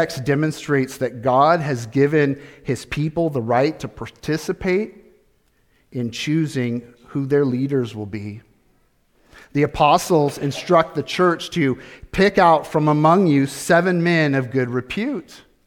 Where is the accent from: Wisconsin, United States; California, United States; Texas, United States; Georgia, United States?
California, United States; I grew up in Southern California. One thing that's very unique about that area of the country is that there are a lot of theme parks.